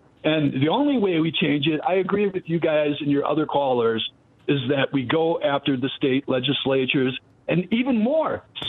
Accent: Toledo, Ohio, United States; I grew up in Ohio, in Toledo. During my childhood, we had a train derailment right by my neighborhood.

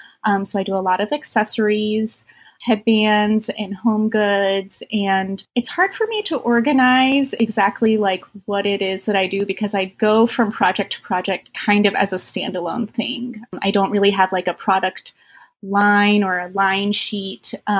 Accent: Carrboro, North Carolina, United States; also born or lived in Tokyo, Japan; I grew up in Carrboro, North Carolina. It's a very, very small little town, about like 4 square miles, but it's right next to a larger town called Chapel Hill. And originally I was born in Tokyo.

